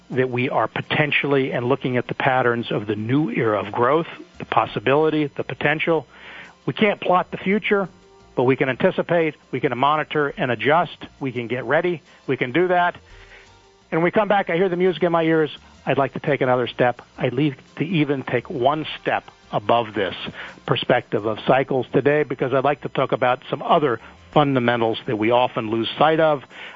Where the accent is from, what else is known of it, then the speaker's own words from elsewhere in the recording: United States; not because I'm American